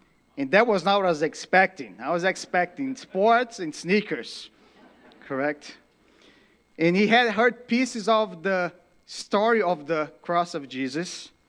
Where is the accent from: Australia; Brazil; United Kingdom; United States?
Brazil; first language Portuguese; English is a second language; to go back to Brazil and not to pursue my own interest, but I want to tell the story of the cross in my native language.